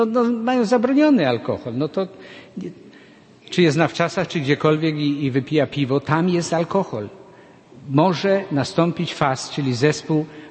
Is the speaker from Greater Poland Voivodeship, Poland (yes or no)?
yes; Greater Poland Voivodeship, Poland; accent: Greater Poland dialect; To ja mówię taką gwarą naszą wielkopolską tutaj, bo też mamy swoją gwarę.